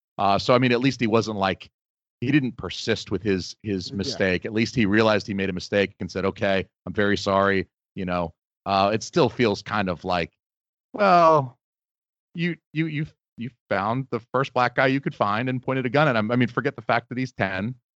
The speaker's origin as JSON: {"language": "English", "town": "Atlanta", "region": "Georgia", "country": "United States", "said": "I lived in the South. I lived in Georgia. I'm from Atlanta."}